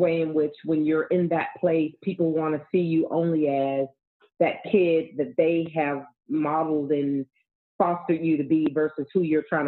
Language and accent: English; the South, United States; growing up in the South, mm-hmm. growing up in the same time period, the 1970s and to early 80s